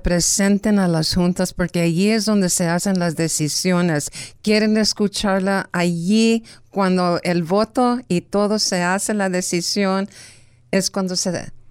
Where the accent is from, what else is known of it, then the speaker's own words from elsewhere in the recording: Porterville, California, United States; Yo soy nacida en Porterville. Porterville son mis raíces